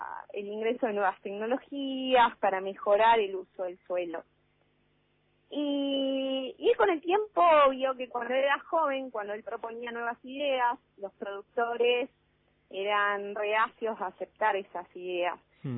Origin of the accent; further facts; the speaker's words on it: Salta, Argentina; yo hice mi carrera de ingeniería agronómica allá en Salta